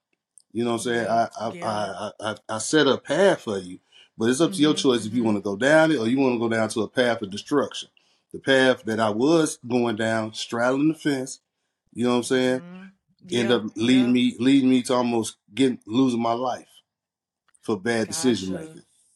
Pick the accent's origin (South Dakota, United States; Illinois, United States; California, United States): Illinois, United States; Chicago; And we grew up in Chicago. I started out, I was raised and born in Chicago. So we was around family, surrounded by family.